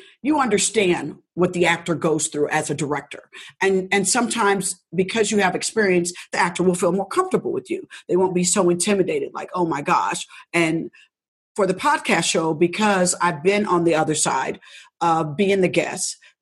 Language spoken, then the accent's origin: English; Indianapolis, Indiana, United States; now in California, United States